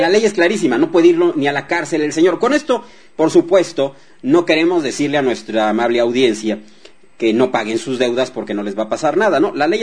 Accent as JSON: {"language": "Spanish", "country": "Mexico", "said": "no anula nuestros derechos básicos que tenemos como ciudadanos mexicanos."}